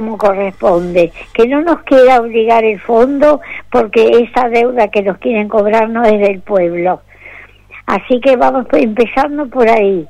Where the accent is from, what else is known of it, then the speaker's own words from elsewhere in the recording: Argentina; como somos los argentinos, país de resistencia y esperanza.